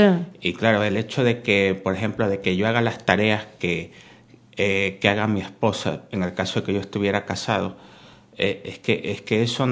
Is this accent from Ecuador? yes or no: yes; Ecuador; now in Spain; En Ecuador. En mi país no está bien visto que el hombre haga las cosas que hace una mujer.